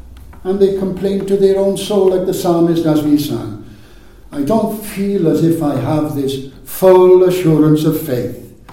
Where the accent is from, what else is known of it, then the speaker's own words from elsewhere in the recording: Wales, United Kingdom; I'm a Welshman